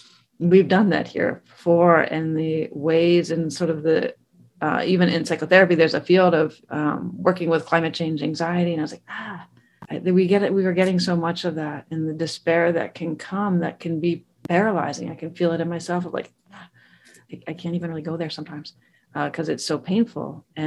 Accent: Pittsburgh, Pennsylvania, United States; I grew up in Pittsburgh

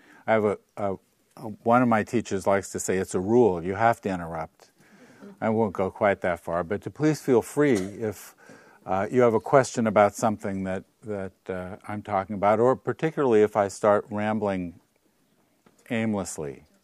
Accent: Davis, California, United States; I'm from Davis, and so I host a sitting group there and work practice with a bunch of people there.

